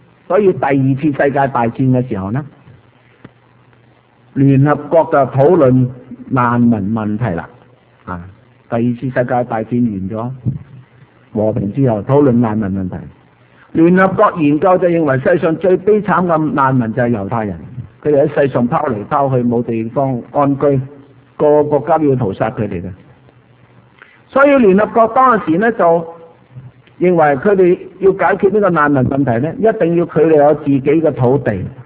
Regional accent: Guangdong, China; 譬如我哋廣東人。廣東人其實不是中國人的，廣東人是南蠻

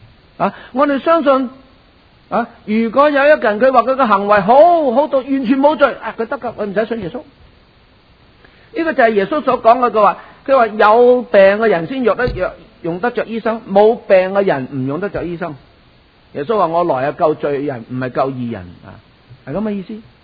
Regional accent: China; 好似我哋中国人认为孔子系一个好老师啊

